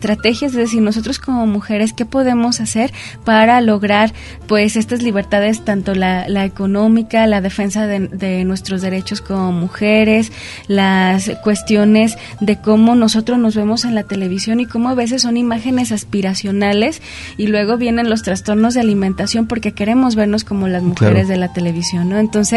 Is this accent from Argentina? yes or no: no; Mexico